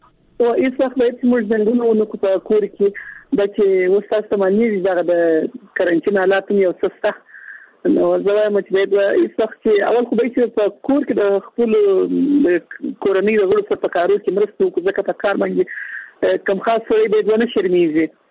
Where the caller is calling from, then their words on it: Kandahar, Afghanistan; له کندهار ولایت څخه اړیکه نیولې.